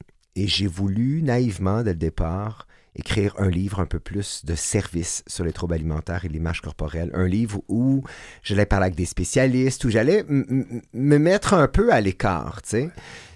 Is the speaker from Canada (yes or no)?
yes; Saint-Jean-sur-Richelieu, Quebec, Canada; À cette époque-là, je viens de Saint-Jean-sur-Richelieu, d'une famille de 3 garçons.